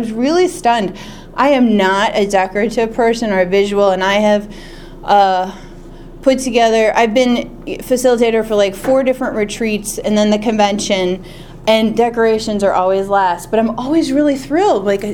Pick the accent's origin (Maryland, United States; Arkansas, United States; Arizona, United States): Maryland, United States; I'm from Maryland. We have no accent. It's very boring.